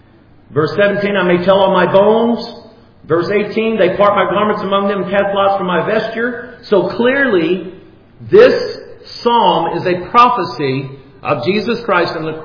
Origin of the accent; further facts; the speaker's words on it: United States; This is why, I mean, I'm an American.